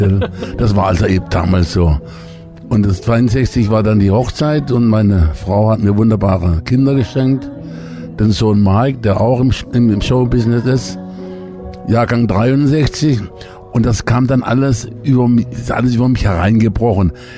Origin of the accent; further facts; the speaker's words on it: Baden-Baden, Baden-Württemberg, Germany; 65 stand ich zum ersten Mal in Baden-Baden, meiner Heimatstadt, auf der Bühne.